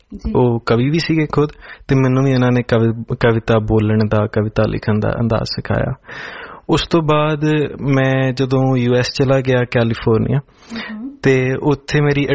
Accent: Batala, Punjab, India; born there; ਫਿਰ ਜਿਸ ਹਸਪਤਾਲ ਵਿੱਚ ਮੇਰਾ ਜਨਮ ਹੋਇਆ ਬਟਾਲੇ

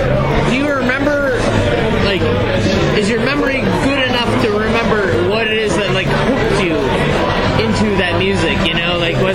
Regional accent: Midwest, United States; That's, I mean, like, being a Midwesterner, like, as I've discovered, it's like, there's all these Chicago Midwest bands that ended up on the label

